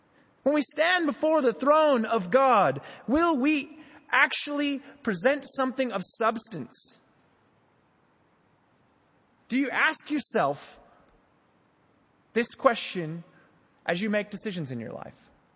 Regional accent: United States; As an American, I have a love for jackets.

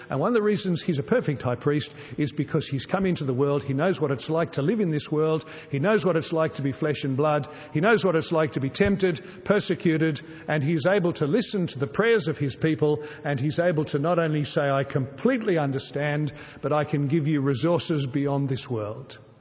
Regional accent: Australia; It's one of the perversities about being an Australian today

